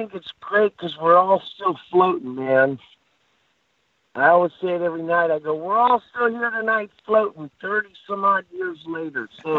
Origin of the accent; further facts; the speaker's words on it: Oklahoma, United States; I grew up on it in Oklahoma